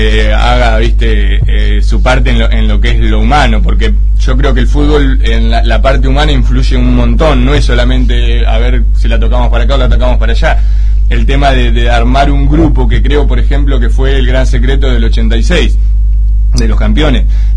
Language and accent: Spanish; Argentina; como argentino siempre tenés la expectativa de que querés llegar a ganarlo